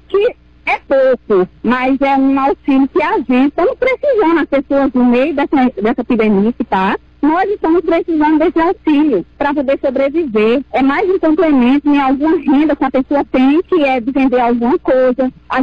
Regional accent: Campo Formoso, Bahia, Brazil; sou daqui mesmo, da localidade de Campo Formoso

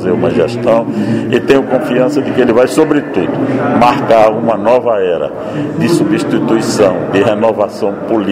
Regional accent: Campo Formoso, Bahia, Brazil; a minha terra, Campo Formoso, de onde eu nasci, de onde eu nunca saí e de onde eu espero não tão brevemente morrer.

